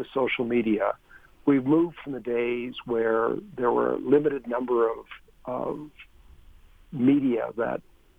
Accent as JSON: {"language": "English", "country": "Canada", "tie": "born or raised there", "said": "When I was a kid growing up in Canada"}